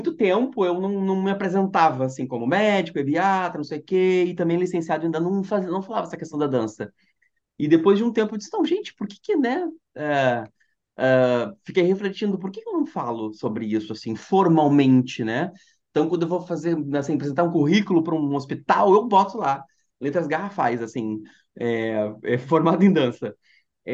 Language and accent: Portuguese; Rio Grande do Sul, Brazil; accent: gaúcho; now in Rio de Janeiro, Brazil; Então, eu sou gaúcho, tenho um sotaque gaúcho, igual o seu, mas moro no Rio de Janeiro atualmente.